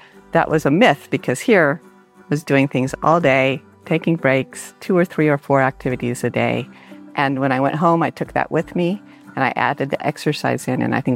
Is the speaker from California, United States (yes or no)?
yes; San Francisco, California, United States; I'm from San Francisco.